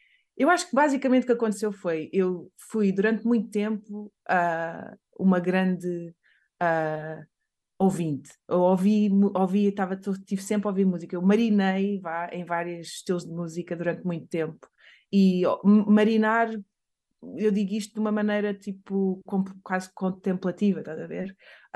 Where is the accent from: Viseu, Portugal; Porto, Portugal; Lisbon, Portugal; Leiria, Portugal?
Leiria, Portugal; Bombarral; a crescer aqui no Bom Barral, pelo menos na minha altura, não foi um sítio onde houvesse imensa música a acontecer e inspiração